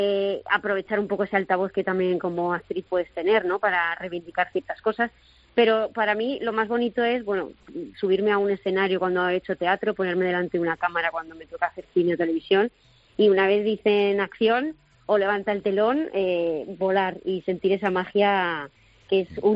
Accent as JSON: {"language": "Spanish", "town": "Zaragoza", "region": "Aragon", "country": "Spain", "lives_now": "Madrid, Spain", "said": "yo vivía en Zaragoza, hasta que ya me instalé aquí en Madrid. Yo soy de Zaragoza, entonces iba y venía en el AVE"}